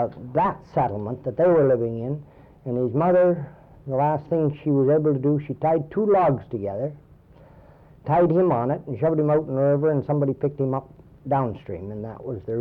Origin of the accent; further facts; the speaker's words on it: Nakina, Ontario, Canada; So we had a... Well, the whole family, we were raised there in Nakina.